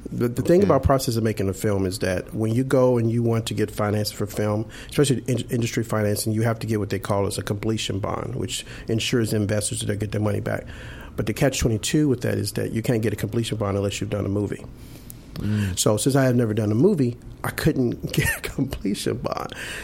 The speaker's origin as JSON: {"language": "English", "town": "Chicago", "region": "Illinois", "country": "United States", "tie": "born or raised there", "said": "Growing up in Chicago, I grew up on the south side of Chicago."}